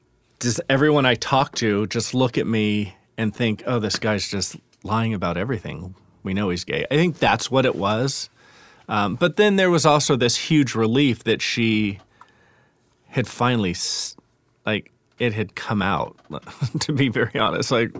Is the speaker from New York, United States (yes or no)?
yes; New York City, New York, United States; My growing up in New York was good. I had great family life. We lived in a section of the Bronx that was very Italian. My family's very culturally Catholic, is what I always said.